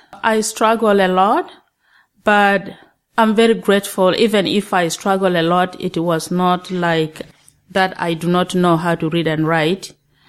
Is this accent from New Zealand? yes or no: no; South Sudan; moved away as an adult; And that was the time my husband and I relocated from South Sudan to Khartoum in 1988.